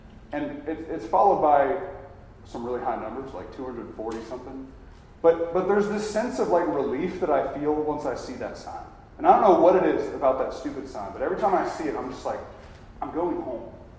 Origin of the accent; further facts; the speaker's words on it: Charlotte, North Carolina, United States; As I mentioned earlier, I'm from Charlotte, North Carolina.